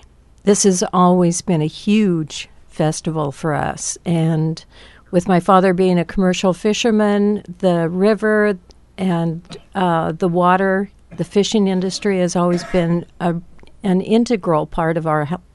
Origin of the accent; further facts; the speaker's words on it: Astoria, Oregon, United States; I was born and raised in Astoria, went to school at Astoria High School, and moved away for a number of years. I just moved back about 3 years ago